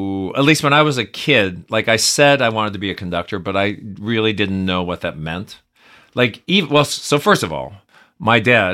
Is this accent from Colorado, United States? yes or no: no; Phoenix, Arizona, United States; I get a job actually back in my hometown in Phoenix, Arizona